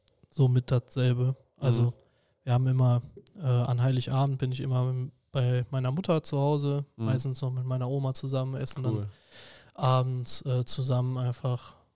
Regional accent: Hennef, North Rhine-Westphalia, Germany; bei uns in Hennef, wo ich herkomme

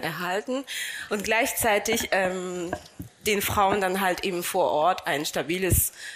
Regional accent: Madagascar; Ich komme auch selber aus Madagaskar

